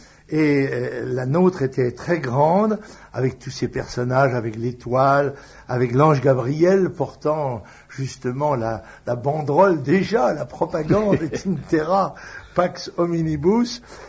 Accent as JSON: {"language": "French", "town": "La Trinité-sur-Mer", "region": "Brittany", "country": "France", "tie": "born or raised there", "said": "je suis né natif, comme on dit, de la Trinité-sur-Mer."}